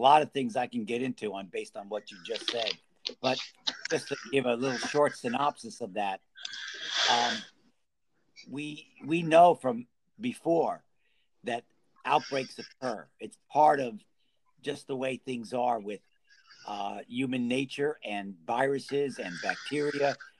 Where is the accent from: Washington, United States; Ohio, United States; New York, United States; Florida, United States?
New York, United States; I am from New York originally. My family is from Italy.